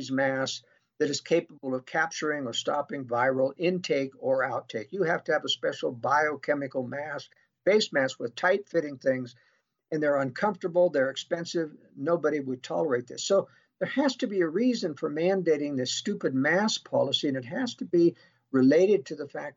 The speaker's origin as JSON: {"language": "English", "town": "Portland", "region": "Oregon", "country": "United States", "tie": "born or raised there", "said": "I'm from Oregon. I was raised in the Portland area when it was much more conservative."}